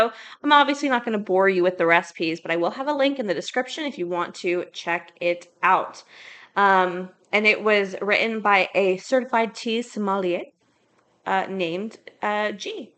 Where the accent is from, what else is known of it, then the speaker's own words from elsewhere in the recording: the South, United States; Just because I grew up in the South, we drink black tea.